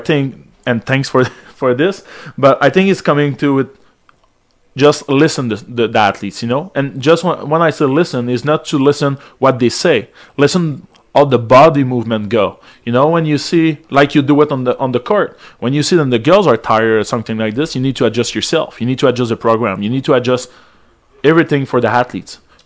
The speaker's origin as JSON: {"language": "English", "town": "Montreal", "region": "Quebec", "country": "Canada", "said": "So I'm from Verdun in Montreal, and I start to train a little bit"}